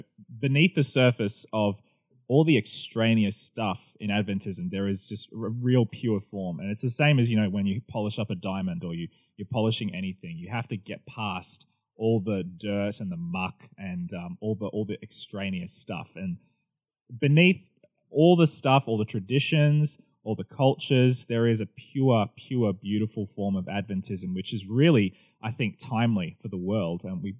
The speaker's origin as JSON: {"language": "English", "country": "Australia", "lives_now": "Palmerston North, New Zealand", "said": "I am originally also from Australia. I grew up in a lot of places. I moved around a lot as a kid, but the main place where my parents now live is a tiny little town called Robertson in New South Wales, which is about an hour and a half south of Sydney."}